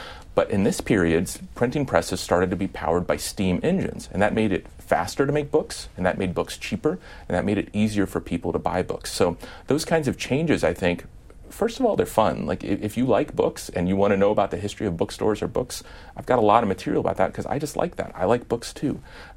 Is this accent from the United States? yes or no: yes; Midwest, United States; Well, because I'm from the Midwest, my bias makes me want to say Lincoln